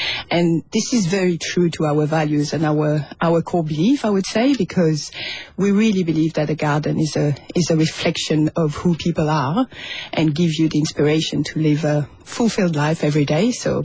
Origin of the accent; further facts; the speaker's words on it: Mauritius; now in New Zealand; We're from Mauritius Island.